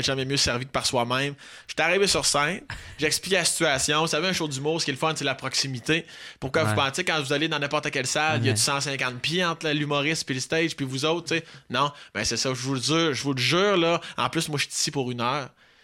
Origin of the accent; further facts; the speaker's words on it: Quebec, Canada; moi, je venais de la région de Québec